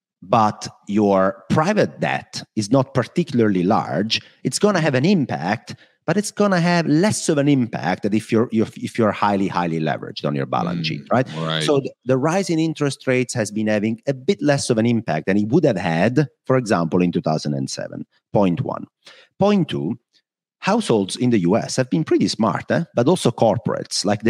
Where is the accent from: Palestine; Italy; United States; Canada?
Italy; now in Netherlands; Unfortunately for me, in the dark and cloudy Netherlands. And not in my hometown in Italy.